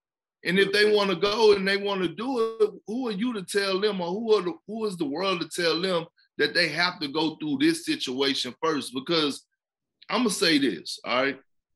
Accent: Beaumont, Texas, United States; From growing up in Beaumont, living with my grandparents on the farm, to all of a sudden, you go to a pretty big city

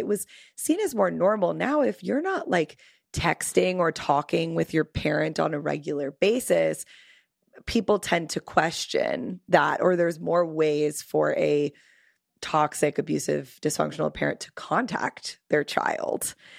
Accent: Florida, United States; I'm from Florida, so I know that.

